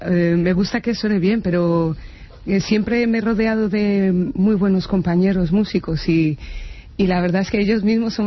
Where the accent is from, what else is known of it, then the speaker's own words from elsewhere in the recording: Spain; Soy española, lo que pasa es que tengo ascendentes portugueses por parte de madre.